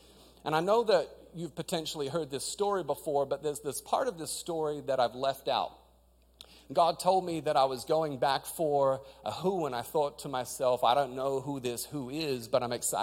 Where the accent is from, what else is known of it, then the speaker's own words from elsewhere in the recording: Australia; also born or lived in New Zealand; I grew up in Australia, and my entire family was in Australia, but for the last few years, I'd been living in New Zealand